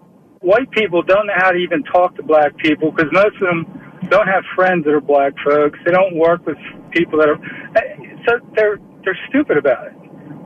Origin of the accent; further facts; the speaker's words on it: Philadelphia, Pennsylvania, United States; I grew up in Southwest Philly, and I was getting jumped all the time because I was white, right? The neighborhood was changing and all that.